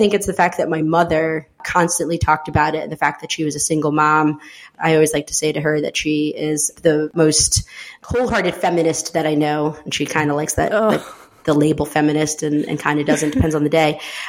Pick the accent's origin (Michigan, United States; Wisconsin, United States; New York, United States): New York, United States; also born or lived in El Salvador; So I was born in El Salvador, which is in Central America. growing up in upstate New York, nobody ever knew what El Salvador was.